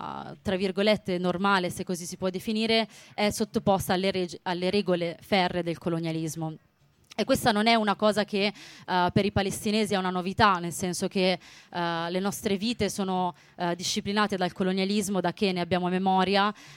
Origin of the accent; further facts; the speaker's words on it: Milan, Lombardy, Italy; faccio parte dei giovani palestinesi d'Italia e, come potete capire dall'accento, vengo da Milano